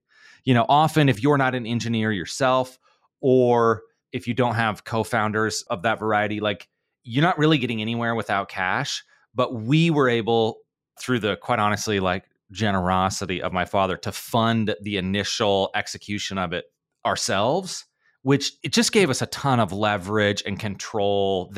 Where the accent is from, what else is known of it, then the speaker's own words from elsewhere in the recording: Nebraska, United States; I'm from Nebraska. It's in the middle.